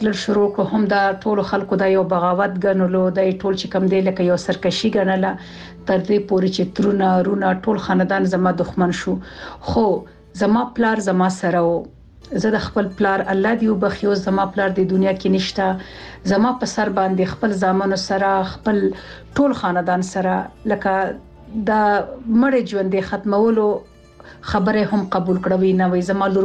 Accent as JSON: {"language": "Pashto", "region": "Laghman", "country": "Afghanistan", "said": "زه د افغانستان د لغمان اوسیدونکی یم."}